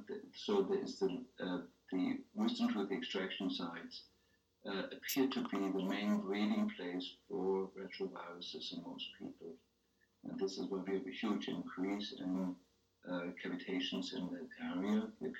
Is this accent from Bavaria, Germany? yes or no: no; Berlin, Germany; In a lab in my hometown in Berlin